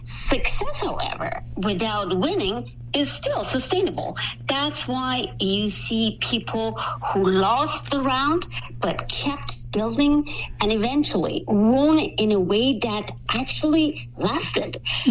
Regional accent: Iran; I myself, as a kid, I remember, I grew up in Iran.

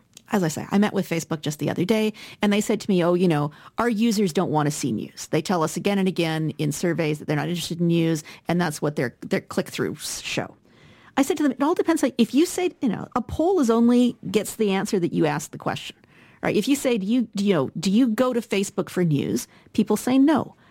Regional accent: Alberta, Canada; I'm from Alberta.

